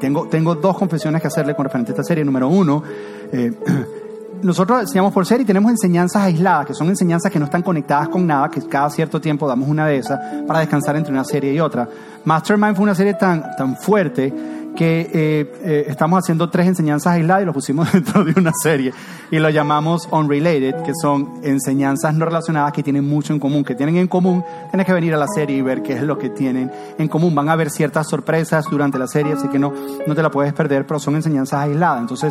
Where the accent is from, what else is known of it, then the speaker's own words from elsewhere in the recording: Venezuela; Soy venezolano.